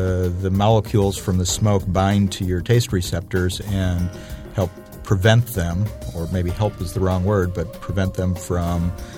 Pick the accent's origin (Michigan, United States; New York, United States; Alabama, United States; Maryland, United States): Michigan, United States; Ann Arbor; From Michigan. I grew up in Ann Arbor, Michigan, and I went to the university there, University of Michigan.